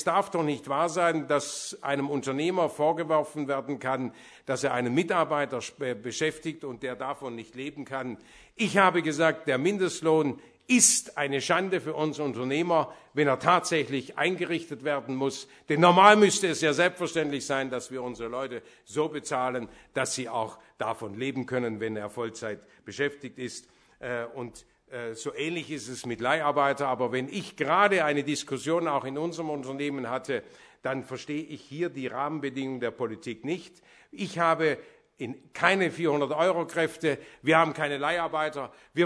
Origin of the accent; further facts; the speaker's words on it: Burladingen, Baden-Württemberg, Germany; Alleine in meinem Heimatort Borladingen gab es vor 25 Jahren 26 Textilbetriebe mit 3.600 Arbeitsplätzen.